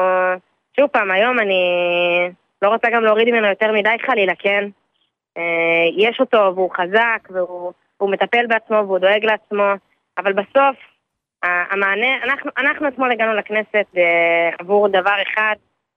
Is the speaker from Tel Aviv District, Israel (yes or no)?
no; Ra'anana, Central District, Israel; אני גרה ברעננה.